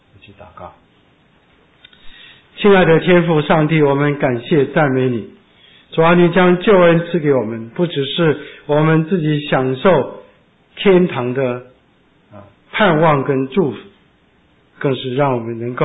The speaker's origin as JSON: {"language": "Chinese", "country": "China", "lives_now": "United States", "said": "我知道我们中国人来美国是留美的，是要留在美国"}